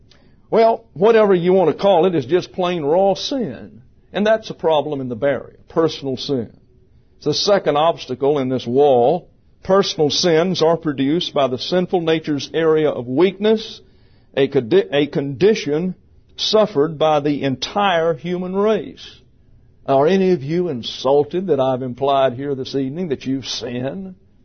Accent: the South, United States; I was raised in the South in the 1950s.

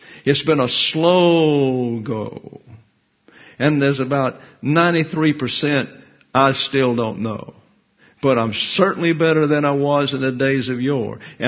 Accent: Alabama, United States; moved away; I'm from Lower Alabama, and I had to work on that. When I first came here, people could not understand what I was saying.

